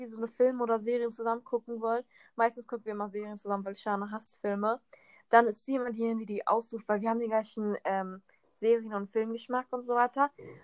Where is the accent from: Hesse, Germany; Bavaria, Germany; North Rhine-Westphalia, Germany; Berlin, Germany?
Berlin, Germany; Ich bin Berliner, ja.